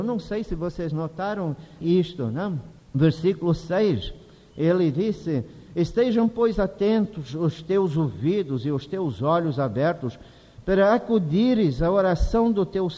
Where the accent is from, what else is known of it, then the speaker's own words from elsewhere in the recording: Scotland, United Kingdom; Eu lembro-me muito bem na Escócia, na igreja onde eu fui criado e da qual eu me tornei parte.